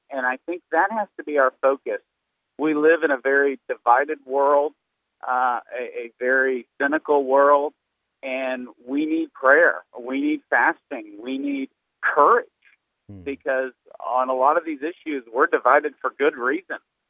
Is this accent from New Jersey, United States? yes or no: no; Tyler, Texas, United States; when she came to my hometown of Tyler, Texas.